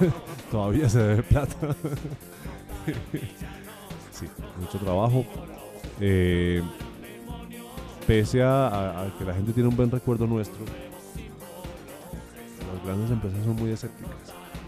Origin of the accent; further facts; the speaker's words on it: Antioquia, Colombia; nosotros somos paisas. Esto es Colombia.